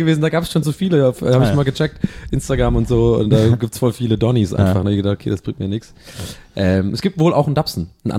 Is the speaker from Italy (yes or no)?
no; Dublin, Leinster, Ireland; Und ich komme ja aus Dublin